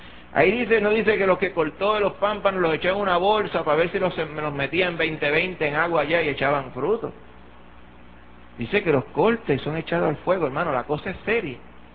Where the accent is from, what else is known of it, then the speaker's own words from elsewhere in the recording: Puerto Rico; por aquello de que somos puertorriqueños y todo el mundo es medio algo en los puertorriqueños